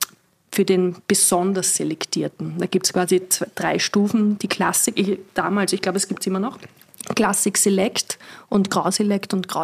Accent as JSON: {"language": "German", "town": "Strebersdorf", "region": "Vienna", "country": "Austria", "said": "Ich komme aus Strebersdorf."}